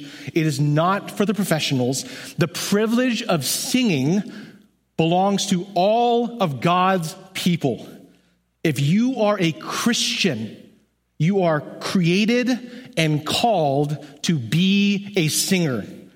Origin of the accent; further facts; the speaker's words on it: California, United States; As a Californian, I might suggest humbly more flip-flops.